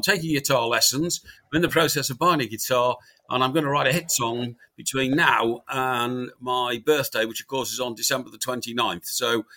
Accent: Chester, North West England, United Kingdom; Chester Chronicle, that was my first job in newspapers as a young reporter on the weekly newspaper in my hometown.

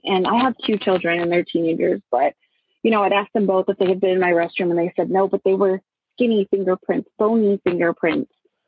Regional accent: Texas, United States; I am from Texas.

